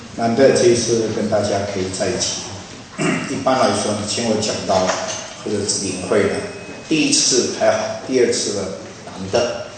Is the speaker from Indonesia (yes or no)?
yes; Indonesia; also born or lived in China; now in United States; 我呢虽然出生在中国，长大在印尼，在美国呢有一段很长的时间，差不多是35年的时间。